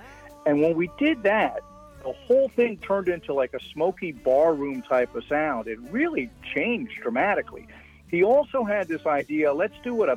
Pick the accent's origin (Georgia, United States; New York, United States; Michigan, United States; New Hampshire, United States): New York, United States; West Point; I grew up in upstate New York at the Military Academy at West Point.